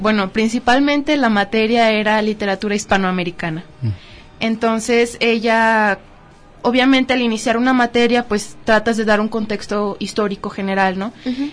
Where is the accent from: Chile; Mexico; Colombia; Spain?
Mexico; éramos 3 mexicanas en esa clase